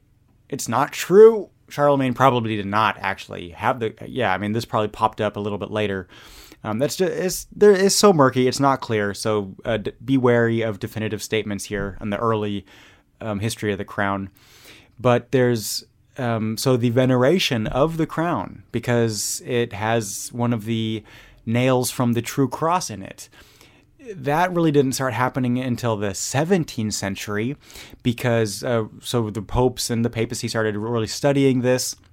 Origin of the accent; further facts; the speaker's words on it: Germany; like my history teacher growing up in Germany